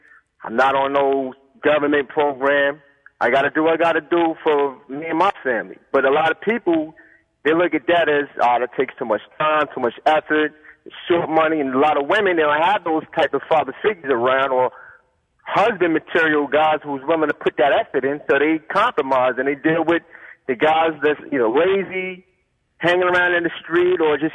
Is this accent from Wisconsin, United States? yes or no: no; South Jamaica, New York, United States; I'm from South Jamaica, you know, I'm from the whole environment everywhere